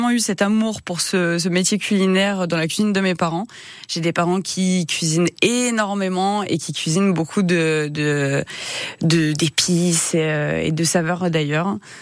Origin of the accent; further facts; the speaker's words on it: Auvergne-Rhône-Alpes, France; j'étais à l'école à Pont, j'étais au collège Jeanne d'Arc. Donc oui, j'ai grandi à Pont. J'ai fait du théâtre à Pont. J'ai grandi à Pont, exactement. Puis après, je suis partie sur Bourgoin, Lyon, pour me former.